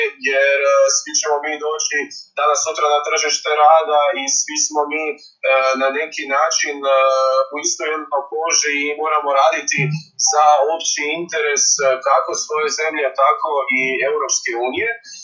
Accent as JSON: {"language": "Croatian", "country": "Croatia", "said": "najveća moć leži kod nas u Hrvatskom saboru"}